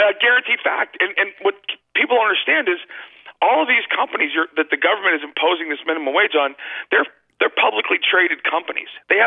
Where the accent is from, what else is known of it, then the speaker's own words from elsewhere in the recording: Arizona, United States; also born or lived in Alaska; I was born in Alaska, and I grew up in Arizona.